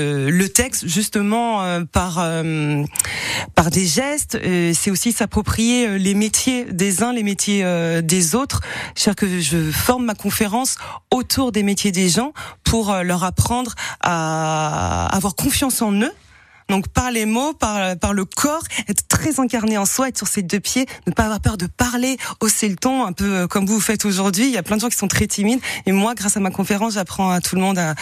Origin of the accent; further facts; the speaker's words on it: Paris, Île-de-France, France; J'étais à Paris, moi.